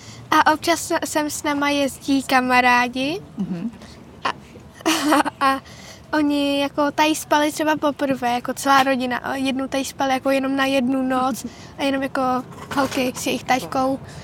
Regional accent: Rosice, South Moravian Region, Czechia; Je mi 11 let a jsem z Rosic u Brna.

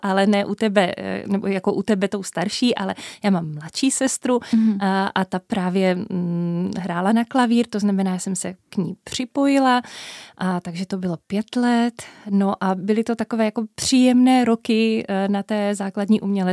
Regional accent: Moravian-Silesian Region, Czechia; protože jsme vyrůstali na Ostravsku

